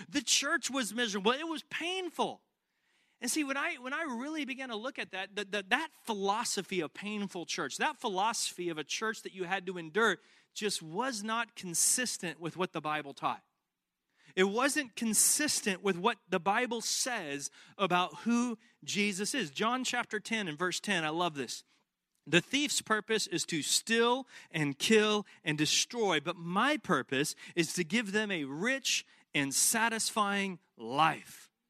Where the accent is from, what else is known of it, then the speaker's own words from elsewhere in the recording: the South, United States; I mean, it was like when the church I grew up in the South, the more painful it was like you got greater holy points the more painful it was.